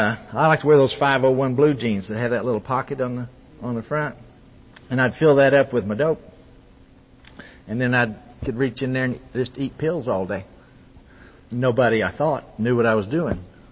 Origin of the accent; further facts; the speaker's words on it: Oklahoma, United States; now in Dallas, United States; It started back in Oklahoma. I grew up in Oklahoma. Was raised there. Lived most of my whole life in Oklahoma. Live in Dallas now, but I've been there 9 years. But till then, I lived in Oklahoma.